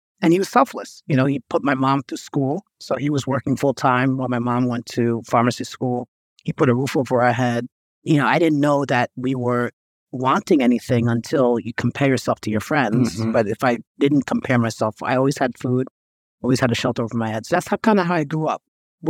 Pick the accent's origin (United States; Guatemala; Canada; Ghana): United States; New York; So I grew up in New York, luckily, because if I was born and raised in Haiti, my total life would be totally different. So luckily I was born on these shores, land of the free